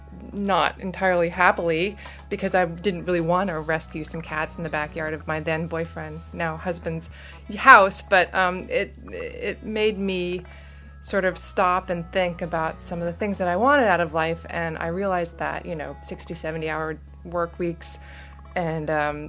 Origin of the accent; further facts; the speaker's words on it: Virginia, United States; Yeah, you know, I grew up in Loudoun County, which is about an hour outside of Washington, D.C.